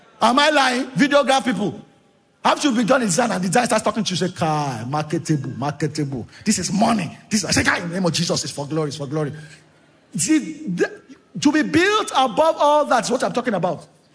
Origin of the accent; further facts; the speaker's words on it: Ikorodu, Lagos, Nigeria; where I grew up, my street where I grew up in Ikorodu, she was attended the church on my street